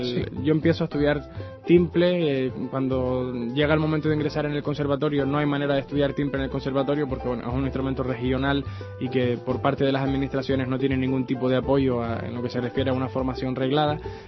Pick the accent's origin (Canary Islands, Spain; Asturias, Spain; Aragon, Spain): Canary Islands, Spain; Artenara; Del municipio de Agüímez, vivo en Agüímez, pero bueno, me he criado en Artenara, que es el pueblo más alto de la isla, así que bueno, mis orígenes son rurales